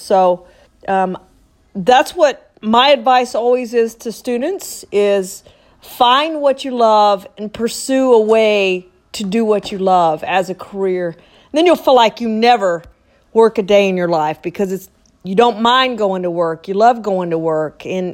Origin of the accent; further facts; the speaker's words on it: Beaumont, Texas, United States; asked my teacher, Cindy Bridges, how far it was from my hometown of Beaumont to Dallas.